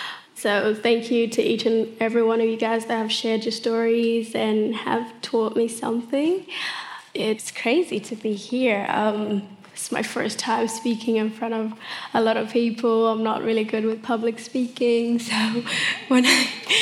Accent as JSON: {"language": "English", "town": "Kakuma", "region": "Turkana County", "country": "Kenya", "tie": "born or raised there", "also_born_or_lived": "South Sudan", "said": "So my family, when I was born in South Sudan, my family was fleeing war, and then they landed in Kakuma refugee camp where I grew up, and Kakuma was my first home."}